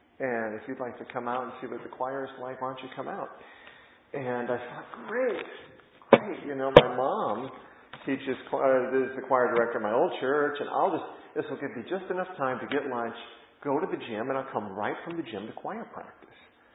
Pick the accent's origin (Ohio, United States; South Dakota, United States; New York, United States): South Dakota, United States; Rapid City; I grew up in the Midwest, in the state of South Dakota. And my father was a farmer.